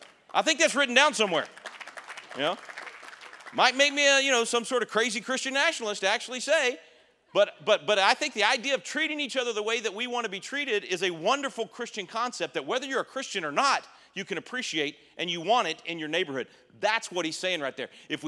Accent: the South, United States; I'm from the South, that's how they say it, you know.

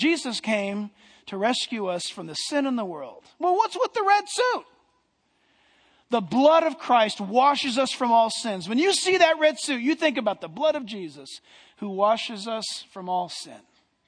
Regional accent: United States; born there; I don't know where you were born, Pastor, but I was born in America.

